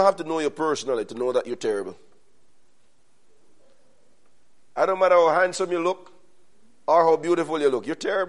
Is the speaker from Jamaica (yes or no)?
yes; Jamaica; And I'm from Jamaica. And so when I get angry, I naturally speak Jamaican. English is not good enough to carry it.